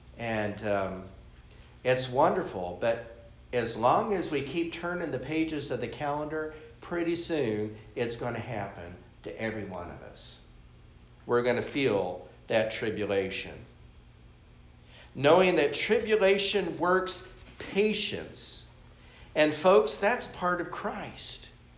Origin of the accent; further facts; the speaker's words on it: United States; I thank God I was brought up and reared in America.